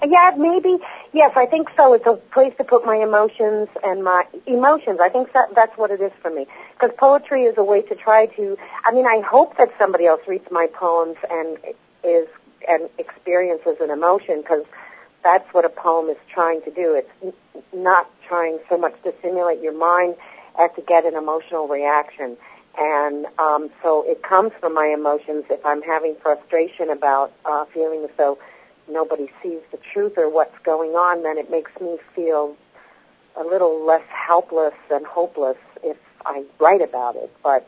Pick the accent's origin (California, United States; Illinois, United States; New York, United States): Illinois, United States; born there; also born or lived in Ohio; I was born in Illinois, and I lived in Ohio.